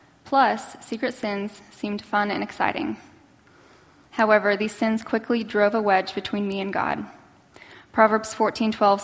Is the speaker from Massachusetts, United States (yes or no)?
no; Dallas, Texas, United States; I was born and raised in Dallas by both parents, who are still married today.